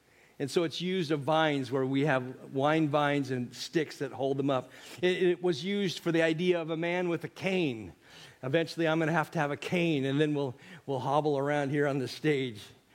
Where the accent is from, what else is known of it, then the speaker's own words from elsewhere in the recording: Eatonville, Washington, United States; You know, it's interesting that I grew up in Eatonville, Washington, and we had these night crawlers that would come out every night.